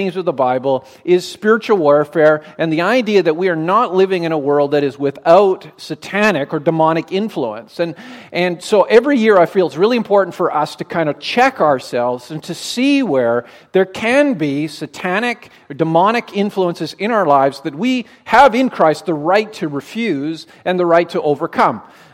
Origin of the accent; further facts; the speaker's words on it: Canada; I'm Canadian, right?